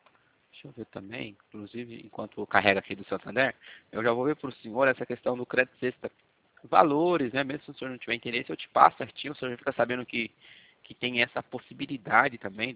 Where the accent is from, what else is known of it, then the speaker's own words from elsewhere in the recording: Minas Gerais, Brazil; a gente é Nordeste de Minas, lá divisa com Bahia.